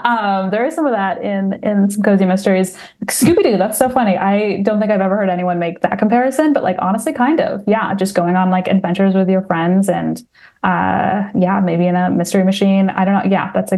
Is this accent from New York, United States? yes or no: no; Washington, United States; I am from Washington State originally, so I wanted it to be set there. I had a dog named Lola when I was growing up